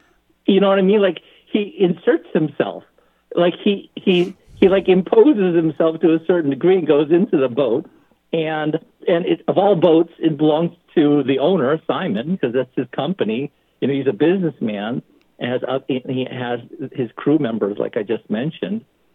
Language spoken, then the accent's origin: English; San Francisco, California, United States; Out when I grew up in San Francisco. I used to fish underneath the Golden Gate Bridge, of all things.